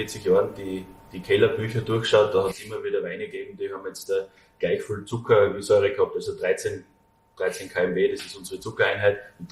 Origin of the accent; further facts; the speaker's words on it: Styria, Austria; bei uns in der Steiermark.